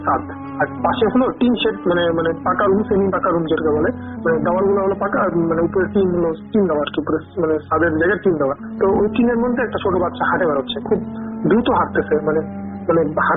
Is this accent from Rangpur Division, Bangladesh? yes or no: yes; Dinajpur, Rangpur Division, Bangladesh; now in Dhaka, Bangladesh; আমি ঢাকা পলিটেকনিকে ফাইনালের একজন স্টুডেন্ট। আমার হোমটাউন দিনাজপুরে